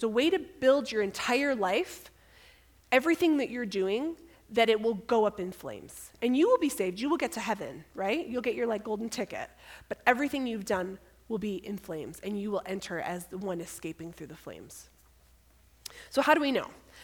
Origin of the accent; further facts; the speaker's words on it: Michigan, United States; So I grew up in Michigan. I was raised in a non-Christian family.